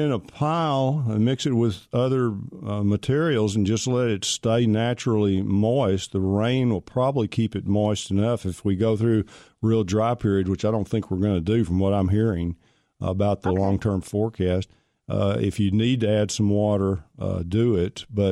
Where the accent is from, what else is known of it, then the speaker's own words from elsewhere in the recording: Pittsburg, Texas, United States; I'm from Pittsburgh, Texas, as most of you know, and Pilgrim's, Pride Chicken Manufacturing Chicken Company is there.